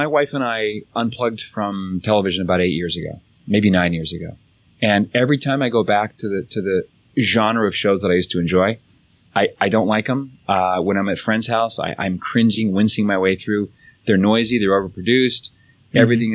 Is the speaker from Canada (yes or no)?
yes; Canada; growing up in Canada